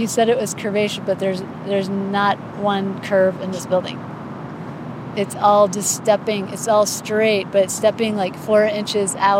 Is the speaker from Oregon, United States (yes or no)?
no; Belvidere, Illinois, United States; It's small town USA. Growing up in Belvidere, like, Chicago was our major city for museums and for, you know, for visiting.